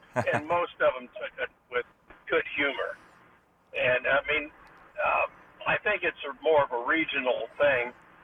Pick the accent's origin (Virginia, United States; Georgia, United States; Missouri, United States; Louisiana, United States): Missouri, United States; now in Kansas City, United States; I grew up in Northeast Missouri, and it was my family used that pronunciation